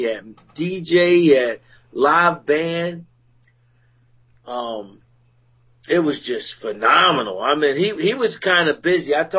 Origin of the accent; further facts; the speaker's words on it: Philadelphia, Pennsylvania, United States; I'm like, I'm from Philly.